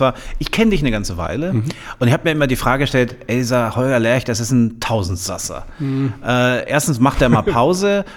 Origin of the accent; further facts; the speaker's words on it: Wolfsburg, Lower Saxony, Germany; born there; Bin ja gebürtiger Wolfsburger und da ist man mit VW verbandelt